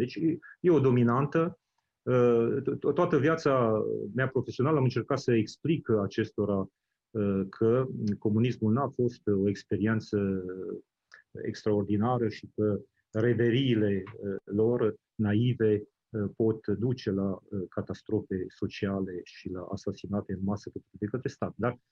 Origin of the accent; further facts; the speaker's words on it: Bistrița, Bistrița-Năsăud, Romania; accent: Transylvanian; Deci eu sunt originar din Transilvania, din Bistrița, okay. Și cred că accentul meu e mai mult ardelenesc decât...